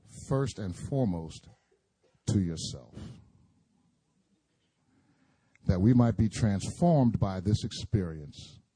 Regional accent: Philadelphia, Pennsylvania, United States; I'm from Philly. We talk fast.

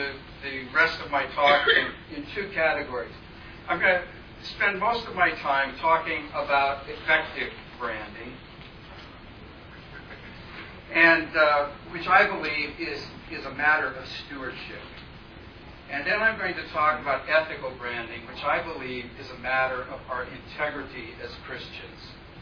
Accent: Seattle, Washington, United States; I come from Seattle, which was the epicenter of dot communism.

